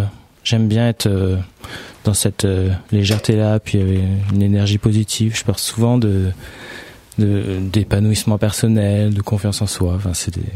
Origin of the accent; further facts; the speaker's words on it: Metz, Grand Est, France; mes parents maintenant habitent au Luxembourg, mais moi je suis du Grand Est, donc voilà, à Moselle, Metz.